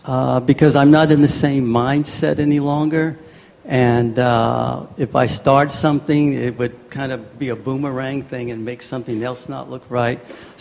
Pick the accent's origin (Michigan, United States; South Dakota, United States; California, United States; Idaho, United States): California, United States; Los Angeles; I do want to do a series on growing up in Los Angeles.